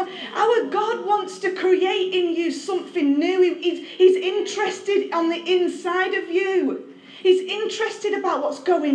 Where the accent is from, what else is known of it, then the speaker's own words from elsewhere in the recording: Northern England, United Kingdom; accent: northern; a right good clean, up north, you know, a right good clean, you know, my northern accent's coming out there, like